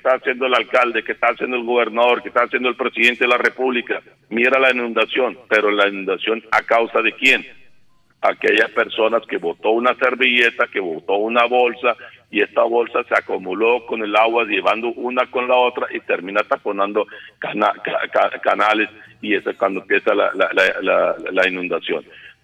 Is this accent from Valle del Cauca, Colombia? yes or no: no; La Guajira, Colombia; como buenos ciudadanos, como buenos colombianos, buenos guajiros, buenos maicaeros, buenos rihuacheros